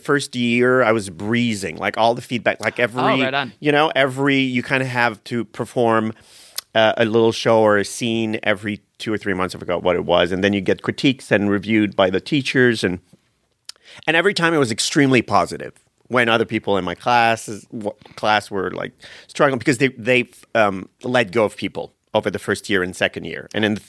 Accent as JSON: {"language": "English", "town": "Montreal", "region": "Quebec", "country": "Canada", "tie": "born or raised there", "said": "Born and raised in Montreal."}